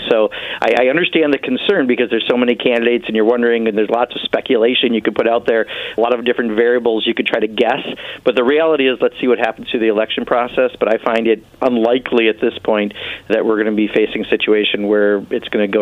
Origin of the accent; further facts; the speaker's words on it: Kenosha, Wisconsin, United States; they went down to my hometown down in Kenosha, Wisconsin